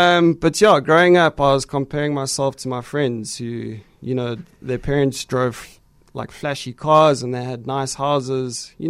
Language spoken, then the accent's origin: English; Johannesburg, Gauteng, South Africa; In Joburg.